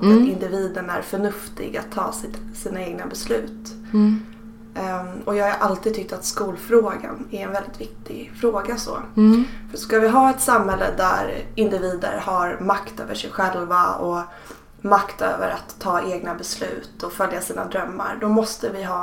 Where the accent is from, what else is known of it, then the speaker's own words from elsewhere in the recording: Stockholm, Stockholm County, Sweden; Jag är uppvuxen i Stockholms innerstad. Jag har haft två välutbildade och välbetalda föräldrar.